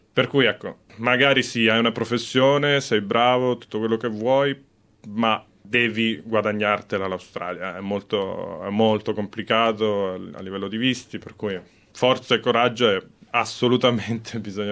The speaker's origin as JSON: {"language": "Italian", "town": "Rome", "region": "Lazio", "country": "Italy", "said": "Appunto io vengo da Roma, che è una città super caotica"}